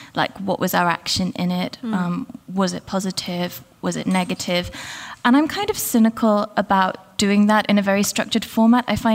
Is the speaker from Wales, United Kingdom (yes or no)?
yes; Wales, United Kingdom; I'm from Wales in the UK. I'm a children's nurse, but I'm also a writer